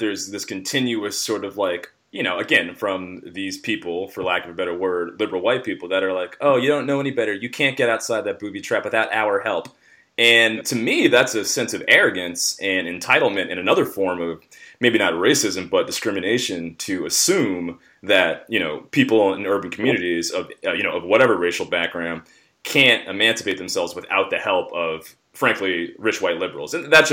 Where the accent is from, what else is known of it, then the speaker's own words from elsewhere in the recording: New York City, New York, United States; I grew up in New York City, and, you know, I feel like I've always kind of been between worlds. Like, I grew up in Harlem, you know, my dad was in jail